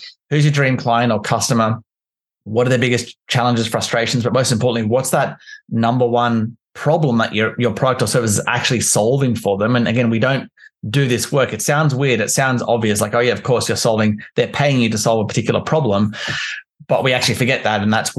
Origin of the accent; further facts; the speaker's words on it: Canberra, Australian Capital Territory, Australia; I'm from Canberra in Australia, which is actually similar weather to London. Actually, it's very cold in the winter.